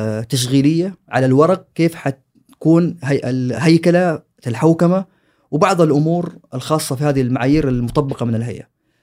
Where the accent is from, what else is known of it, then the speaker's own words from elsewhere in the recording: Saudi Arabia; هذا اللي هو اليوم احنا نشوفه في عندنا في السعودية.